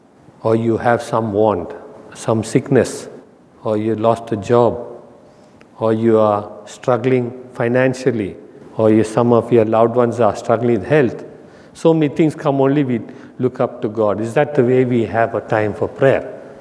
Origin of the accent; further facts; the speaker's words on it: India; For me as an Indian, we have rice.